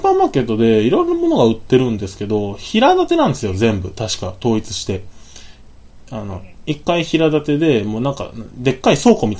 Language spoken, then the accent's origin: Japanese; Osaka, Japan; もう僕ら大阪ですけど